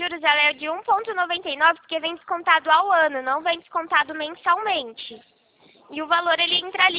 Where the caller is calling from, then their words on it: Rio Claro, São Paulo, Brazil; Eu falo de Rio Claro, São Paulo.